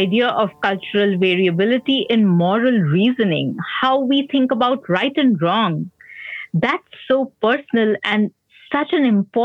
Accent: West Bengal, India; As was mine growing up in West Bengal, India.

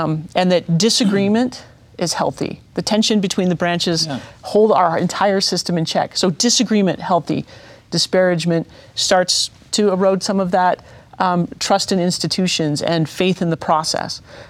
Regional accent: Bountiful, Utah, United States; Bountiful's my hometown. That's where I grew up. I've never doubted that I could return and continue to live in Bountiful.

